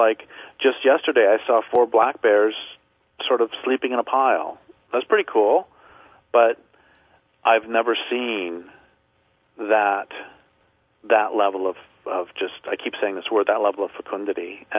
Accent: Colorado, United States; moved away; and I grew up in Colorado, and I guess I didn't realize how very much I loved trees until I left the Great Plains State.

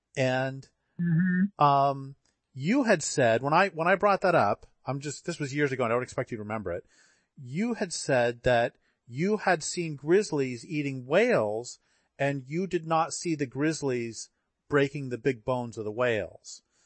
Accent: Colorado, United States; I grew up in Colorado and drove through Wyoming a bazillion times and it can get pretty hot.

